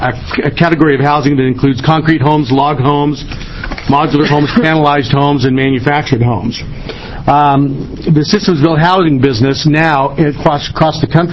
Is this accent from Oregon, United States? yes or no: yes; Portland, Oregon, United States; I'm from Portland.